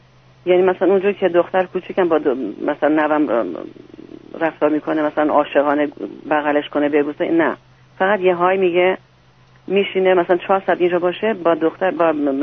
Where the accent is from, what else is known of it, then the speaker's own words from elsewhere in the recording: Iran; now in United States; ما از ایران هستیم